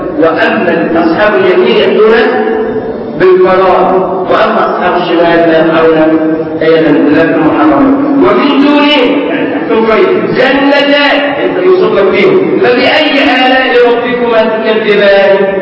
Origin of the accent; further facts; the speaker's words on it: Egypt; احنا عشان مصريين بنقول جوز